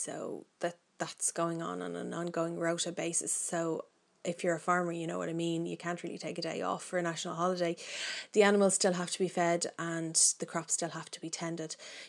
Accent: Ireland; celebrates the fact that we are Irish and it is our national holiday

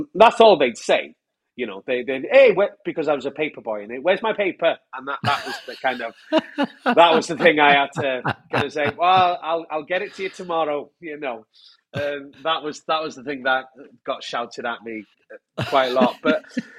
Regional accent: Rhiwlas, Wales, United Kingdom; I grew up in a village called Rhiwlas, which is just on the side of a mountain, not far from Snowdon. And I went to school in Bethesda, where my father went to school as well. So it's kind of, it was quite rural.

